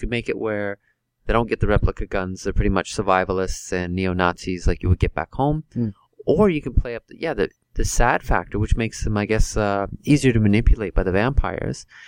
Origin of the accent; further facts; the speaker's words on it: Canada; I'm from Canada, so the military surplus store in Canada is very similar